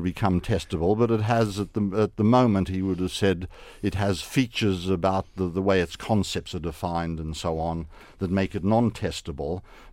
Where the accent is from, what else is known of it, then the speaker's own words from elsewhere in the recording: Australia; And being an Australian, of course, I know that there are black swans.